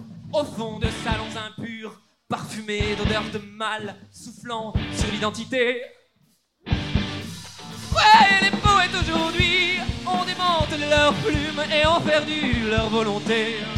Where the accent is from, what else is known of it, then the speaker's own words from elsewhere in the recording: Auvergne-Rhône-Alpes, France; on vient du Cantal.